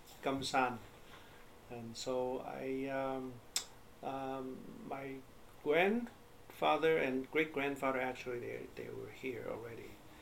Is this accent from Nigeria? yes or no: no; Taishan, Guangdong, China; because I'm from Taishan, right? So one of the five districts in Guangdong Province